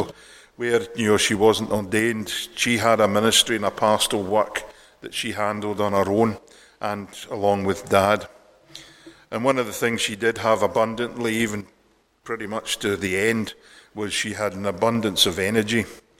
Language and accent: English; Inverurie, Scotland, United Kingdom; also born or lived in London; When I was just 4 or 5 years old, we moved from London to Inverurie, just outside Aberdeen